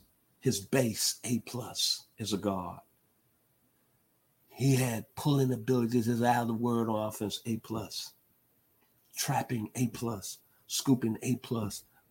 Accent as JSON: {"language": "English", "town": "Memphis", "region": "Tennessee", "country": "United States", "tie": "born or raised there", "said": "That's what I learned in my hometown of Memphis, Tennessee"}